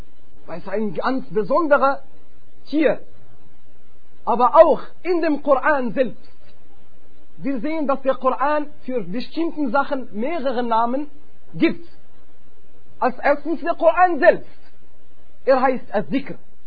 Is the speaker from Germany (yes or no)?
yes; East Germany, Germany; ich komme aus Ostdeutschland